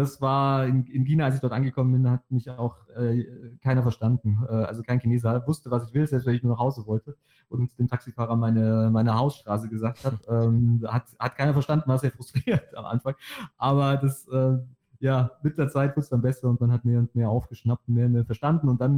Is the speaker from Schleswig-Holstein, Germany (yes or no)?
no; Hesse, Germany; Ich komme aus der Nähe von Frankfurt, also zwischen Frankfurt und Heidelberg.